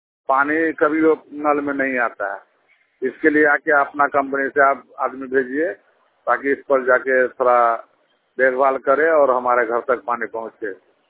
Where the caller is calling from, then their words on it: Jagannathpur, India; बोल रहे हैं, जगन्नाथपुर पंचायत से।